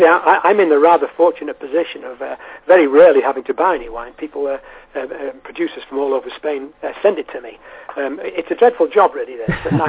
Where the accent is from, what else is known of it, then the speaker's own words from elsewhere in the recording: North West England, United Kingdom; Well, incidentally, I'm actually from the Wirral Peninsula, as you can possibly tell from my accent